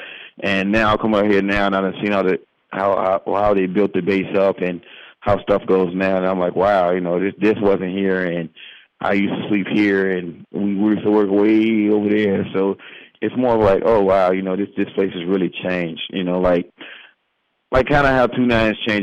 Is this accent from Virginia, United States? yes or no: yes; Virginia, United States; No, I'm from Virginia. My wife's from Illinois.